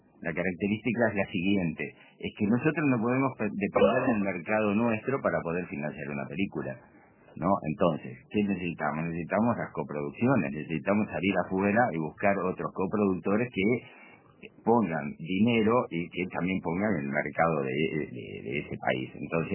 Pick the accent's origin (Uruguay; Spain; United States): Uruguay